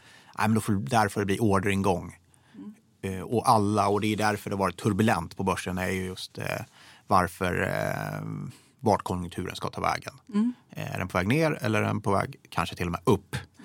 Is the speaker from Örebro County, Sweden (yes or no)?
yes; Degerfors, Örebro County, Sweden; Och jag är uppvuxen i Degerfors, väldigt röd kommun, aktieintresset ganska begränsat.